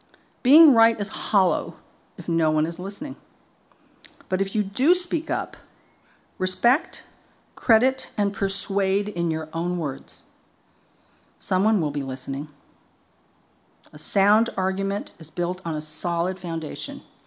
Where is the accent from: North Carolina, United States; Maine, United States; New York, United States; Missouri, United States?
Missouri, United States; The song resonated with me as a youngster because I grew up in Missouri, the Show Me State.